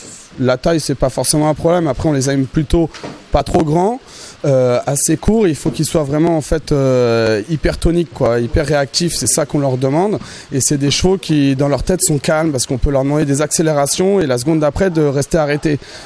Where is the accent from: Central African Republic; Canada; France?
France; en plus on est français à domicile